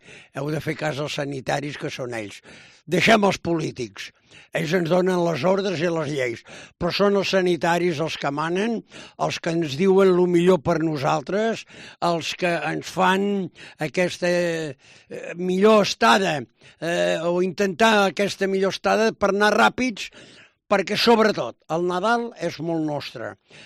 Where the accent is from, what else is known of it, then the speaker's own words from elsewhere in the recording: Girona, Catalonia, Spain; jo, per exemple, que sóc de Girona, no puc anar a Salt